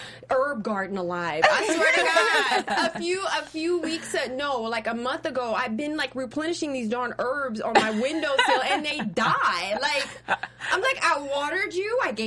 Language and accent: English; the South, United States; accent: southern; And I'm going to go ahead and get my southern accent on.